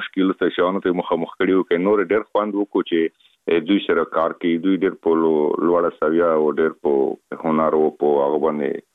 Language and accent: Pashto; Afghanistan; خلک خبر دي چې موږ افغان یم او په بالیوډ کې کا فلمو کې کار کوم